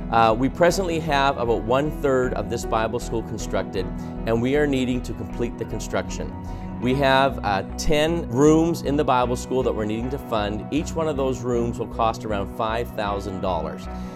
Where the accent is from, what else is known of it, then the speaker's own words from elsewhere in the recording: Canada; I grew up in Canada. I studied French for 12 years in school.